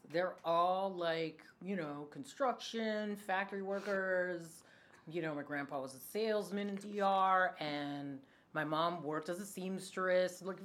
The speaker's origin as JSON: {"language": "English", "town": "Queens", "region": "New York", "country": "United States", "tie": "born there", "said": "I was born in Queens. Yeah, and then I guess my parents didn't like all this cold weather all the time."}